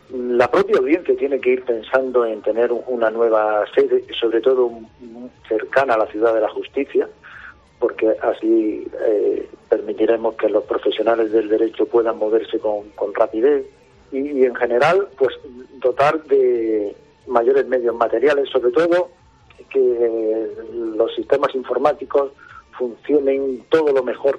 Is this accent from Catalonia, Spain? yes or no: no; Andalusia, Spain; sobre todo para mí que soy almeriense, y es una forma de servir a mi provincia